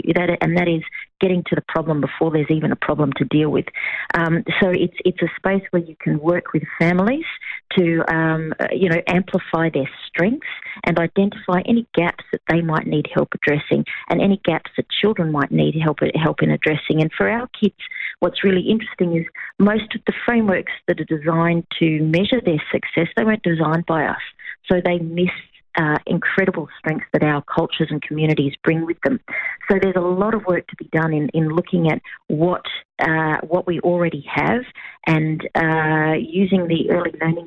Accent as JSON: {"language": "English", "region": "Central Australia", "country": "Australia", "said": "because I'm an Arunta, so I'm from Central Australia, but I'm currently sitting on Boonwurrung country, part of the Kulin Nation"}